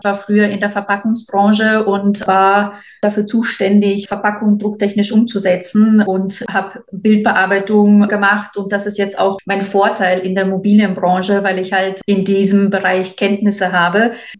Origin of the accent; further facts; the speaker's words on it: Paderborn, North Rhine-Westphalia, Germany; now in Vienna, Austria; Wien ist meine Wahlheimat. Ich komme aus Deutschland, aus Nordrhein-Westfalen, Paderborn.